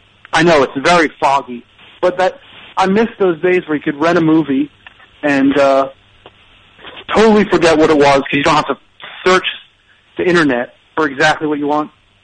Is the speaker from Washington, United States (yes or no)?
no; Pennsylvania, United States; accent: Delaware County; ever since I've been back here, stuck here in Philly, my Delaware County accent really comes out.